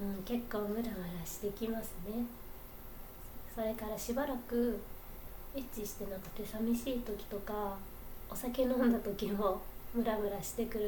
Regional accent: Yokohama, Kanagawa, Japan; 出身は横浜で新人声優です。

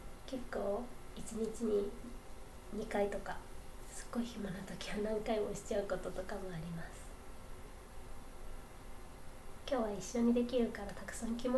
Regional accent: Yokohama, Kanagawa, Japan; 出身は横浜で新人声優です。

